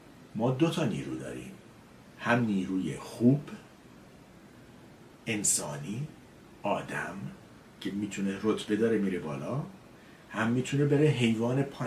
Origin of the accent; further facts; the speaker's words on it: Iran; ما ایرانی ها تمساح نمیخوریم، ما ایرانی ها مارمولک نمیخوریم، ما ایرانی هستیم.